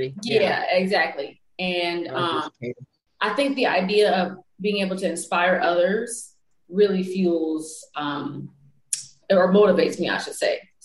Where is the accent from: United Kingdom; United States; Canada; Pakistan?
United States; Paramount, California; I grew up in Paramount, so just the city next door to Compton, California, and went to undergrad at Santa Barbara